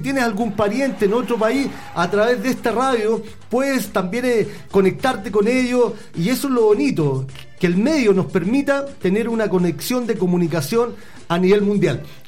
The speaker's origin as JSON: {"language": "Spanish", "town": "Peña Blanca", "region": "Valparaíso", "country": "Chile", "tie": "born or raised there", "said": "Pongo primero Peña Blanca porque yo soy de Peña Blanca, así que nací, me crié acá"}